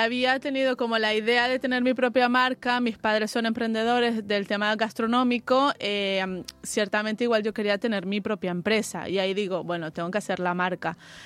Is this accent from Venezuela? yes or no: yes; Venezuela; now in Spain; yo soy de Venezuela, mi madre es italiana, por eso también me vine a España.